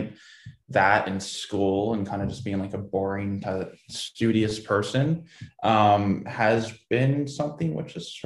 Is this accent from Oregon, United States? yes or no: yes; Portland, Oregon, United States; I grew up in Portland, Oregon.